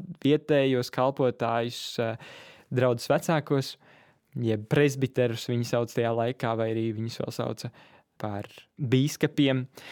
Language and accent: Latvian; Cēsis, Vidzeme, Latvia; es pats esmu no Cēsīm